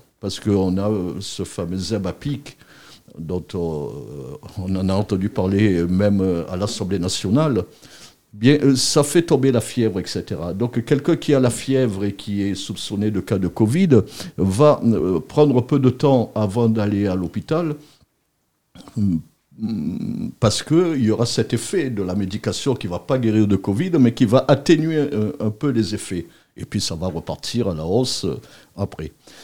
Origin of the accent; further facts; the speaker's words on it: Guadeloupe; Chez nous, en Guadeloupe, c'est plutôt les mouvements d'extrême gauche